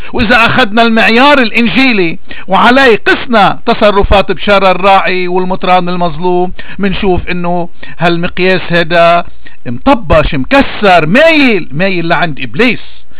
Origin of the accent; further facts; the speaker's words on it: Lebanon; شو هي قضيتنا كلبنانيين وين ما كنا؟